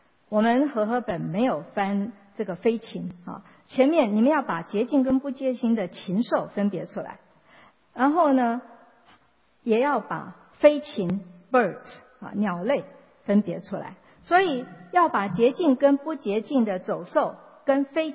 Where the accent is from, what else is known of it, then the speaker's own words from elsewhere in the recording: China; 尤其我们中国人什么样的动物都可以吃。